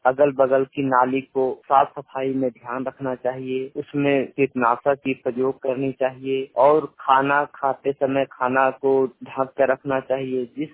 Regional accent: Badam, Jharkhand, India; ग्राम बादम थाना बड़कागांव जिला हजारीबाग की निवासी हूँ।

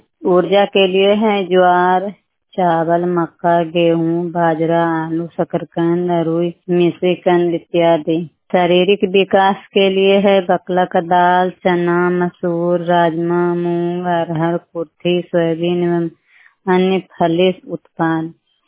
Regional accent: Utarnama, Bihar, India; मैं उतरनामा पंचायत उतरनामा कलस्टर और उतरनामा गांव के निवासी हूँ। जिला नालंदा थाना रहोई प्रखंड रहोई।

